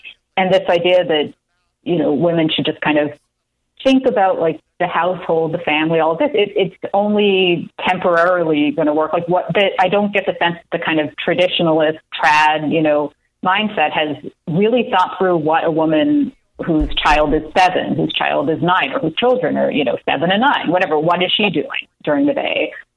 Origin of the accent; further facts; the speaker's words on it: United States; now in Toronto, Canada; So I'm American, but I live in Toronto, in Canada